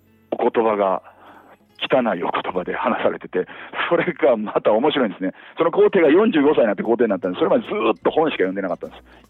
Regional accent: Kamigyo, Kyoto, Japan; 私も神業に生まれ神業で育った

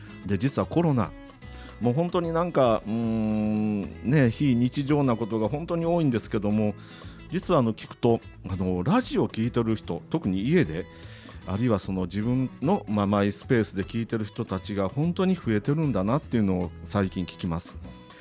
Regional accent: Kyoto, Japan; 私が京都人として生まれ育って、そして仕事している中で

